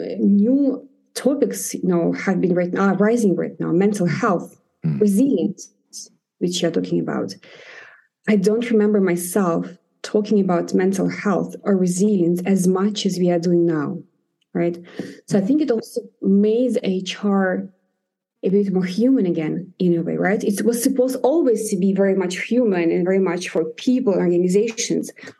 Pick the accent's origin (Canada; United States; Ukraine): Ukraine; I was raised in Ukraine